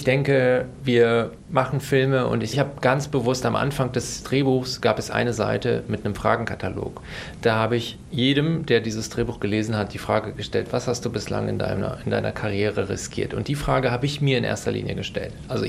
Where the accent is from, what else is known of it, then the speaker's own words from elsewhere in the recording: Germany; ich komme jetzt aus Deutschland und mache eine Geschichte über die Zustände in der Türkei.